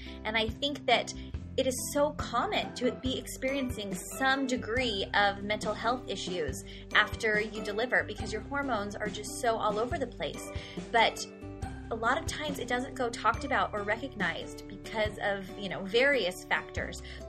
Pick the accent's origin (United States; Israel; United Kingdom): United States; Poway, California; We are both from Poway, which is a suburb of San Diego. So many good Poway memories.